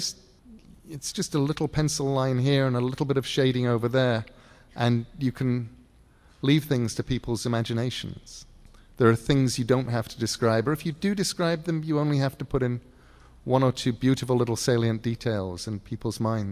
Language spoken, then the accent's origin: English; England, United Kingdom; I don't normally do feelings, because I'm English.